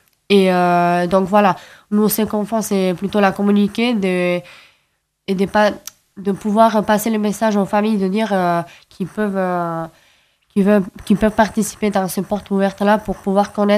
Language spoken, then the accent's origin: French; Hendaye, Nouvelle-Aquitaine, France; French is a second language; Pour moi, le français, c'est ma troisième langue.